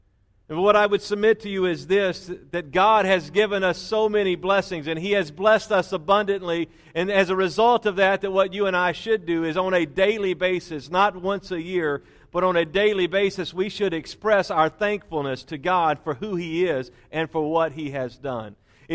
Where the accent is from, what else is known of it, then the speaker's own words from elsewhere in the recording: Louisiana, United States; And I was raised in Louisiana, therefore I am a New Orleans Saints football fan.